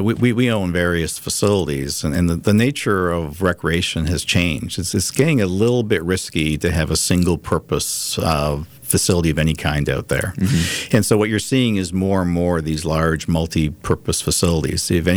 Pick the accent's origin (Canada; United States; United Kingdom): Canada; Hey, I'm a Canadian by background